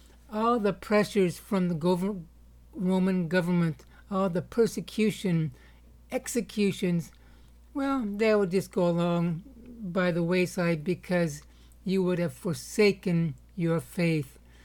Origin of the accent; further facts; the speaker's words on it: Canada; I was not a citizen. I was a resident alien because my citizenship was in Canada. As a Canadian, in a biblical sense, I am a resident alien in Canada. My real citizenship is in the kingdom of God.